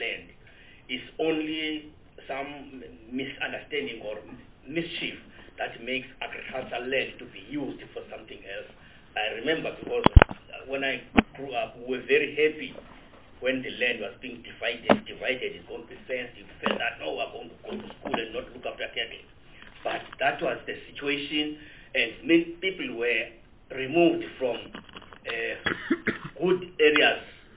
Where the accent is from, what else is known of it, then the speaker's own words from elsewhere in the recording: Eastern Cape, South Africa; I grew up in the Transkei, and there the traditional leaders, before maybe their authority was eroded or before somehow some of them became corrupt, there is clear understanding that this land is for residences